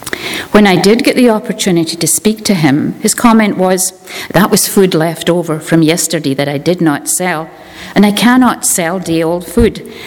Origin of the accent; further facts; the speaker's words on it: Scotland, United Kingdom; born there; I was born in Scotland in 1946. And spent happy, loving years as an only child of an upper-middle-class family, and I attended church like most children of that era.